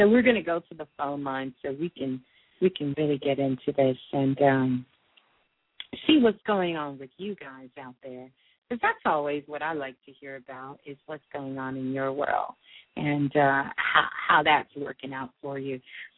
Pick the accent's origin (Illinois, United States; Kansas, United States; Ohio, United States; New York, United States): New York, United States; Brooklyn; born there; That's my birthplace, my human birthplace is Brooklyn.